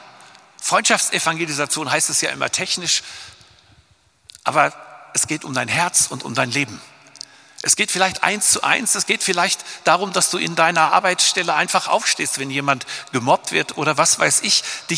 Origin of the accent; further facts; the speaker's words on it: North Rhine-Westphalia, Germany; aus dem Ruhrgebiet, wo ich herkomme.